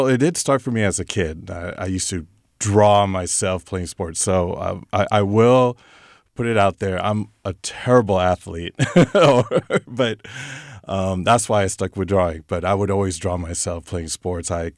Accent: San Francisco, California, United States; First off, I am a Bay Area born and raised. I am a freelance illustrator and graphic designer. I grew up in San Francisco.

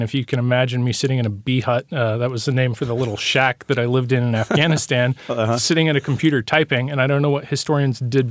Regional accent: Lemoore, California, United States; I've spoken with men my age now, but growing up in Lemoore where on their block, they were the only child with a father that came home

